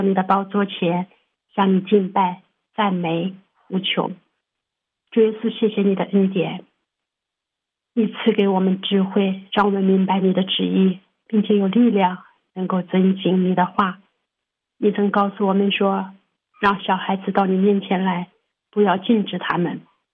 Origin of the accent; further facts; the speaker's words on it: Anhui, China; 大家好，我是安徽的